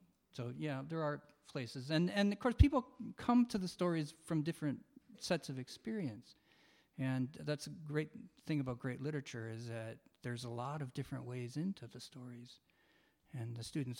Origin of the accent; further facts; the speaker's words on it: Canada; as a Canadian